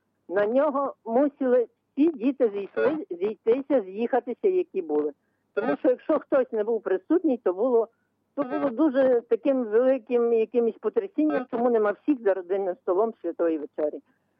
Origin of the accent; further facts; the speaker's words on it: Zashkiv, Lviv Oblast, Ukraine; я із Західної України, Львівщина.